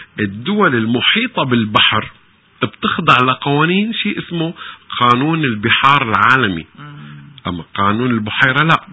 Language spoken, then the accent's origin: Arabic; Syria; من سوريا نحن